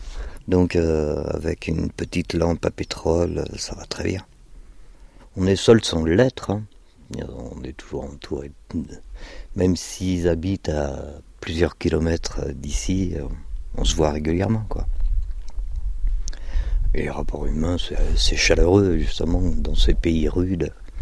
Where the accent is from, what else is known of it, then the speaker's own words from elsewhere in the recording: Paris, Île-de-France, France; born there; j'habite ici, ouais, ça fait 4 ans. Moi, je suis né à Paris et je suis un peu nomade dans l'âme.